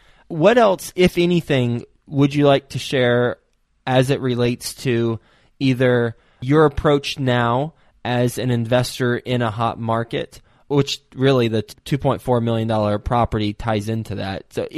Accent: Texas, United States; I am from Texas, and now when you say water rights, now I'm thinking of your oil or gas rights with your property.

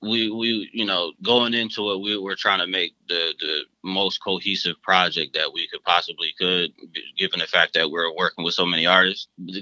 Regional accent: Syracuse, New York, United States; now in Atlanta, United States; because I'm originally from Syracuse, New York. Once I moved to Atlanta

